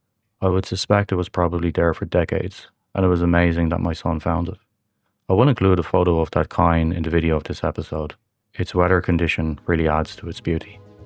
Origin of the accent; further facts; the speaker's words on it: Ireland; A few years back, in my home country of Ireland, there was a billboard campaign